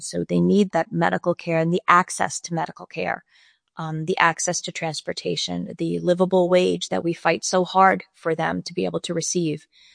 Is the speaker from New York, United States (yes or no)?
yes; Long Island, New York, United States; moved away as an adult; now in Sullivan County, United States; I grew up on Long Island and had started my career down there and a few other places upstate after school.